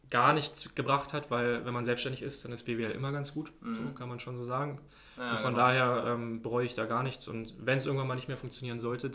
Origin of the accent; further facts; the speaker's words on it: Berlin, Germany; Ich bin jetzt allerdings wohne ich an der Stadtgrenze, also schon in Brandenburg, aber eigentlich ursprünglich aus Berlin, habe auch in Berlin studiert.